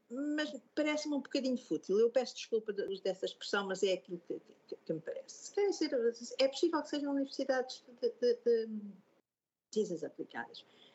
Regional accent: Aveiro, Centro, Portugal; eu venho de Aveiro e portanto, não, entendo isso

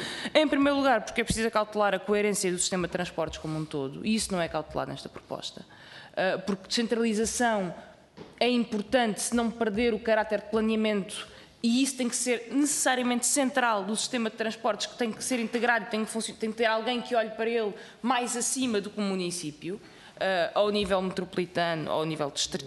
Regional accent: Alentejo, Portugal; Eu sei porque eu venho do interior do Alentejo e não, simplesmente não havia transportes públicos

